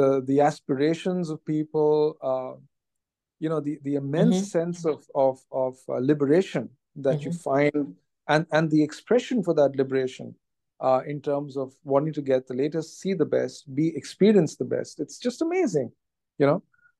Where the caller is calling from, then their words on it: Delhi, India; as I'm currently speaking, I'm actually speaking from Delhi.